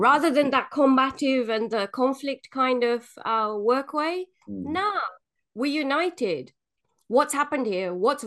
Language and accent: English; Gujarat, India; also born or lived in England; now in Australia; I am Indian, I'm Gujarati. I've got the background of the English culture where we're very polite and stiff upper-lipped. And then the Australian culture